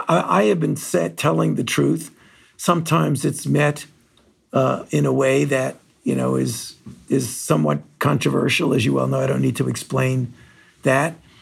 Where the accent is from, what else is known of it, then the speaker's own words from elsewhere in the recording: New York City, New York, United States; I mean, I grew up in the New York City subway. So I know what a crowd is, I can tell you that.